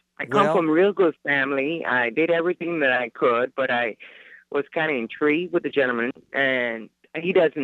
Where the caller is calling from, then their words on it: U.S. Virgin Islands; Hi, I'm calling from the Virgin Islands.